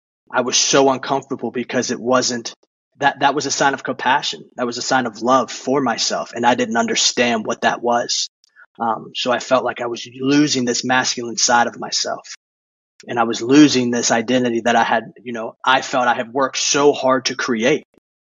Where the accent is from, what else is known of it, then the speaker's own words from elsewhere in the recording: Maryland, United States; Ended up back home from my hometown in Maryland to Los Angeles, California for a little while